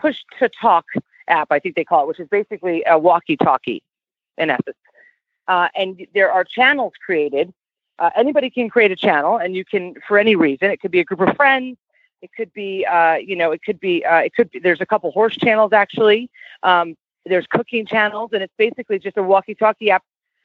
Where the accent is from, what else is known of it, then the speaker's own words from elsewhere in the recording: East Hampton, New York, United States; I grew up riding. I grew up in Long Island in East Hampton.